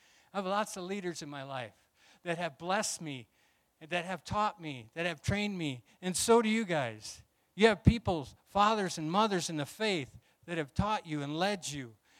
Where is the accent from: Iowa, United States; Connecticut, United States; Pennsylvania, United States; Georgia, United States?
Iowa, United States; I was part of a drum and bugle corps group in my hometown, small little town in Iowa, called